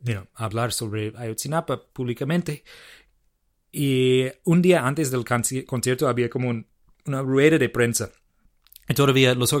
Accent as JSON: {"language": "Spanish", "town": "Minneapolis", "region": "Minnesota", "country": "United States", "said": "una visita a Minneapolis, de donde soy"}